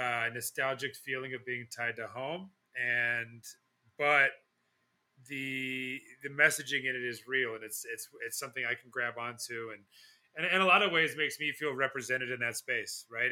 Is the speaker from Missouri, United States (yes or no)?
yes; Missouri, United States; Well, you know, growing up in the Ozarks, I think so much of your tie to music is music can like tie you to a time and place, I find.